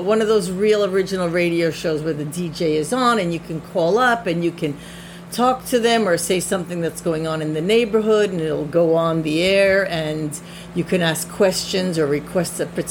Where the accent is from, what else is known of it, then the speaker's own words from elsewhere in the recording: New York, United States; now in New Jersey, United States; especially where we live here in New Jersey and growing up in New York, both of us, it is part of our New York, New Jersey, tri-state